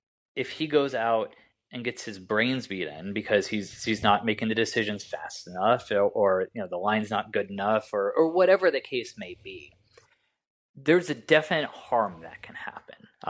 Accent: Indiana, United States; I'm from Indiana. I grew up a Colts fan.

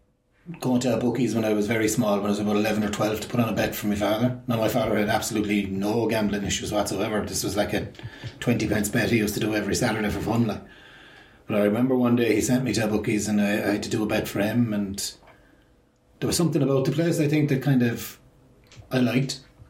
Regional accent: Limerick, Munster, Ireland; Yeah, I grew up in Limerick City. I'm 54 now, so I grew up, my childhood was late 70s, early 80s

